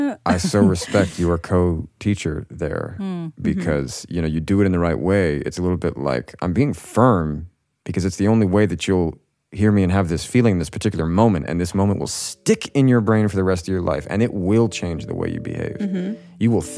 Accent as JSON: {"language": "English", "region": "Virginia", "country": "United States", "tie": "born or raised there", "moved": "yes", "said": "I moved from Virginia, like upper middle class, kind of affluent, very boring, sort of suburban but idyllic East Coast neighborhood."}